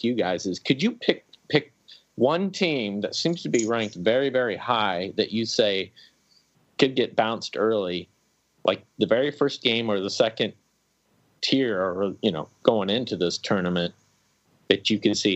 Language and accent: English; Kansas City, Missouri, United States; I'm from Kansas City. I'm kind of a Kansas, Missouri kind of fan.